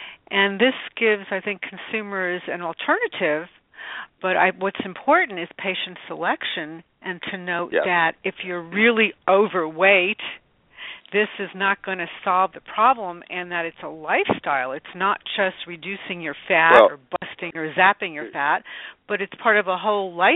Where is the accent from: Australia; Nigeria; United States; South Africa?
United States; East Coast; My stepdaughter lives in Boston and all that snow, and I'm from the East Coast originally. I do not miss it.